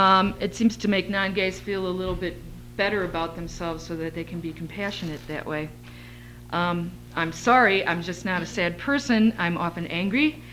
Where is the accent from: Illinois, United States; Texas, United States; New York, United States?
Illinois, United States; Chicago; I'm a white woman of Polish extraction, working class background, born and raised in Chicago.